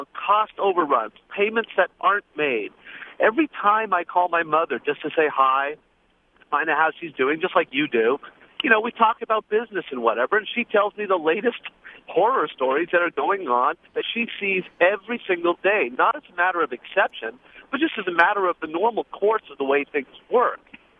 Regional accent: Canada; now in United States; I am a Canadian. I'm a Canadian living here in the United States on a green card, and I have for a large portion of my life lived under the Canadian healthcare system.

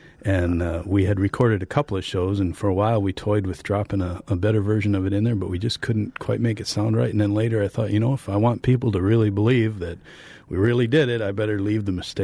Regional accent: Wisconsin, United States; and I come from the Red Barn, White Farmhouse, Green Fields, Black and White Cows part of Wisconsin.

